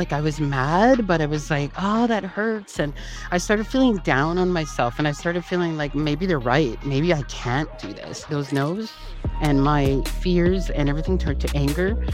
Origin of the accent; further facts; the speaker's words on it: Regina, Saskatchewan, Canada; also born or lived in Montreal; now in Calgary, Canada; I moved to Calgary from Montreal, originally from Regina, Saskatchewan.